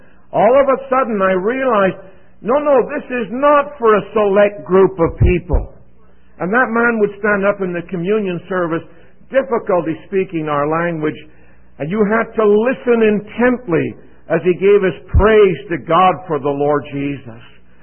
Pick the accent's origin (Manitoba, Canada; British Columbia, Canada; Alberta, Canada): British Columbia, Canada; Vancouver; I was brought up in Vancouver, Canada.